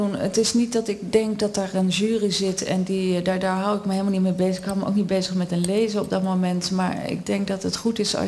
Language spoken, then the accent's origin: Dutch; The Hague, South Holland, Netherlands; born there; Ik ben in Den Haag geboren.